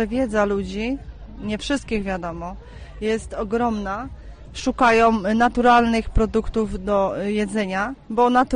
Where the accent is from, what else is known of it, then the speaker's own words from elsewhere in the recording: Skomlin, Łódź Voivodeship, Poland; Pochodzę ze Skomlina.